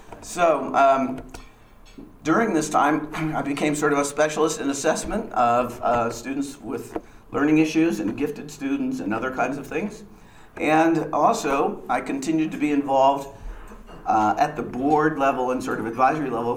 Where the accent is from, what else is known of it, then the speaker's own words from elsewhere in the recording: Lawrence, Kansas, United States; I grew up in Lawrence outside of Kansas City, and I grew up in the context of a family-owned business.